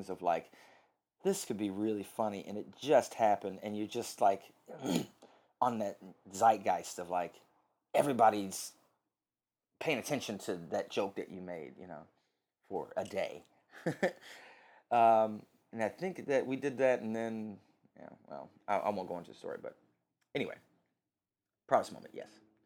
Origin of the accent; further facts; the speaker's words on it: Flint, Michigan, United States; now in Los Angeles, United States; I'm from Detroit, I'm from Michigan, I'm from Flint, actually.